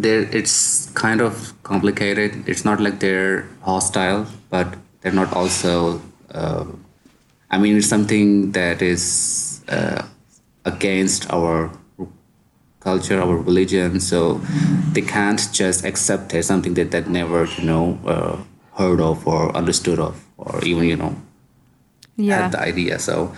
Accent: Pakistan; English is a second language; now in Germany; I am 31 years old. I am originally from Pakistan. I'm currently studying, doing my master's from Germany.

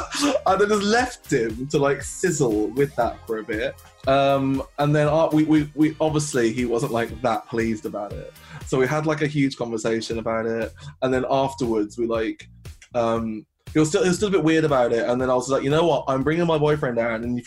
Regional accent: Birmingham, West Midlands, United Kingdom; I come from the same background as you. I'm from Birmingham.

